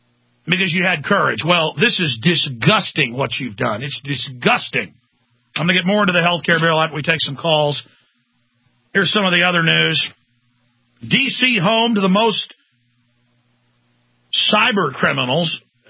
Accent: Texas, United States; But I guess as a citizen, as a Texan, I'm not allowed to do that.

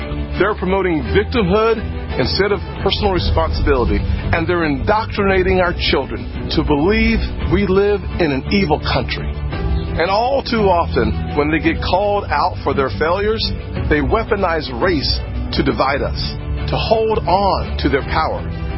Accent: United States; And I thank God I'm an American. I thank God Almighty I am an American.

